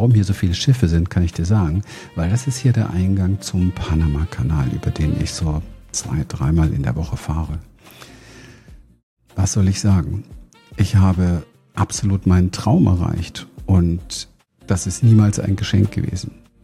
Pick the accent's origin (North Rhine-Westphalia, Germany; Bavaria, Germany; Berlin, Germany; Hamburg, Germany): Berlin, Germany; ich komme aus Berlin, bin aufgewachsen in Berlin-Wedding. Das ist das Ghettoviertel von Berlin. Damals schon, heute immer noch.